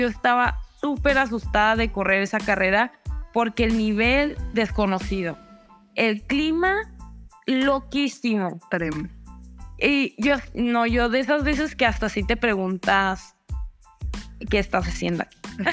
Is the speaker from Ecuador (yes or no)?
no; Colombia; yo como colombiana, ¿cómo regresas tú a tu casa